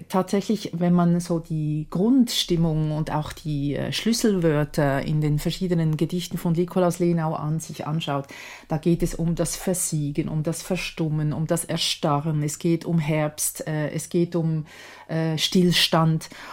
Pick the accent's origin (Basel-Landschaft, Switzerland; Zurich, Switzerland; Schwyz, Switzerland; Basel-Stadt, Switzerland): Schwyz, Switzerland; born there; Ich bin in Schwyz geboren, das ist, wie gesagt, ein bisschen weniger, mit weniger Seeanstoß, aber auch im gleichen Tal quasi.